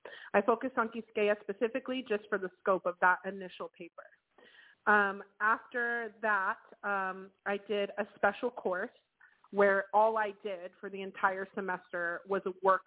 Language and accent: English; California, United States; also born or lived in Rio Piedras, Puerto Rico; So... for me, I was born in Rio Piedras, Puerto Rico in the late 80s. I was raised in California, in both Northern and Southern California. And my mother is Dominican. My biological father is Puerto Rican.